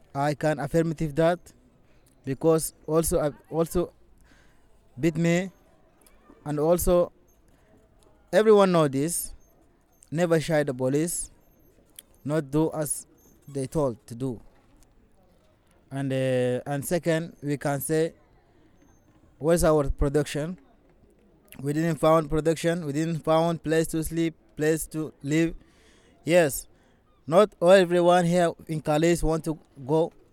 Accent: Sudan; English is a second language; I come from Sudan. I know the situation is very terrible in Sudan.

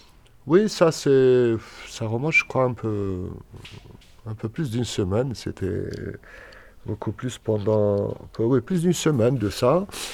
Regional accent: Algeria; Comme dit un proverbe de chez nous, en Algérie

